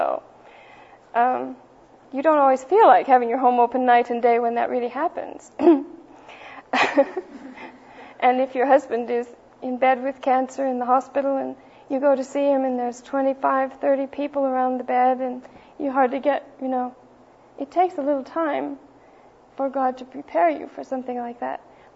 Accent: Colorado Springs, Colorado, United States; I grew up in Colorado Springs, by the way

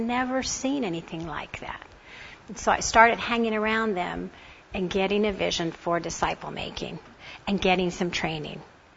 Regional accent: Dallas, Texas, United States; now in Oklahoma City, United States; I am from Dallas, but I got my start up here in Oklahoma City with some folks

